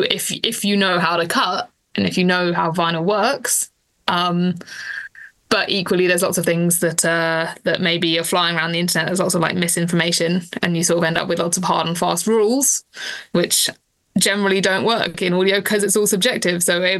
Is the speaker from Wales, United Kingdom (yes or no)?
no; London, United Kingdom; so I grew up in London.